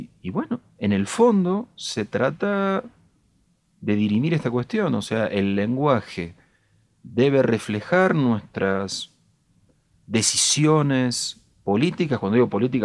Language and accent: Spanish; Castelar, Buenos Aires Province, Argentina; Soy de Castelar, 40 kilómetros.